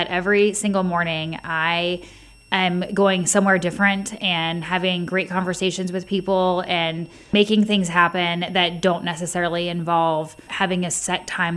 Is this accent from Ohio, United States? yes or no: yes; Licking County, Ohio, United States; I did grow up in agriculture. I am from Licking County, which is where I still reside, and grew up in 4-H and FFA, state and American degree, all the things.